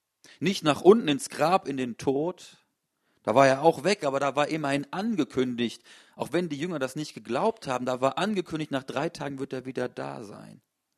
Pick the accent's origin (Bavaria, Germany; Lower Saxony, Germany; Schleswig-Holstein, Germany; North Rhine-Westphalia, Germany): North Rhine-Westphalia, Germany; Sonst komme ich aber nicht aus dem Siegerland, bin ich zugezogen und komme aus dem Ruhrgebiet.